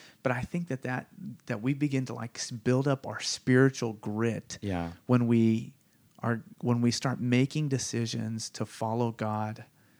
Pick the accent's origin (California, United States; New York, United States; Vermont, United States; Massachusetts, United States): California, United States; I grew up in the Silicon Valley